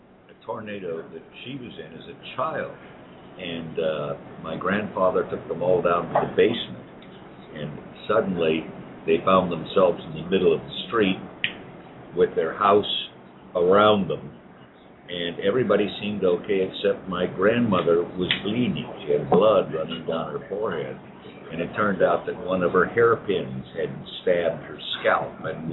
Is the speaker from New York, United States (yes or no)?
no; Washington, United States; I'm from Washington State, which has Puget Sound and a coastline